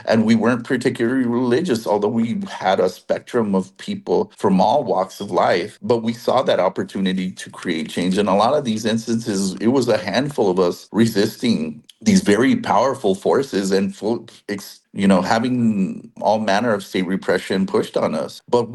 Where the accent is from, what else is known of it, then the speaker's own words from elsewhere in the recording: El Paso, Texas, United States; I'm generationally from Texas. And we're in our part of the Texas is the one that's most identified with the Chicano and Pachuco culture. We're literally called El Chuco